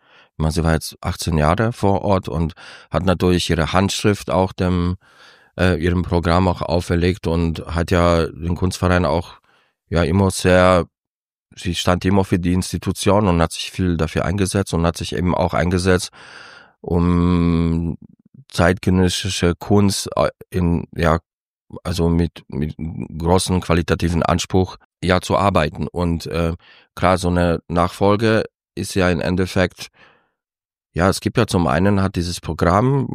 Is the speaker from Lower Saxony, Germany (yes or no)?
no; Pforzheim, Baden-Württemberg, Germany; also born or lived in Poland; ich bin hier aufgewachsen und bin somit gerne Teil der Kulturszene hier und versuche mitzugestalten.